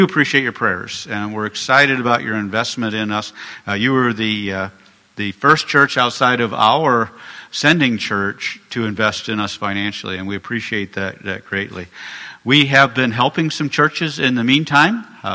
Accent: Fort Dodge, Iowa, United States; both raised here in Iowa. Marty grew up in the southeast Iowa in the Wellman area near Kelowna. And I grew up in Fort Dodge.

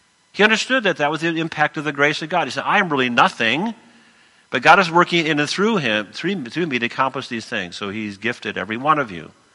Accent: Minnesota, United States; hey, we're from Minnesota. If the roads aren't closed, you drive.

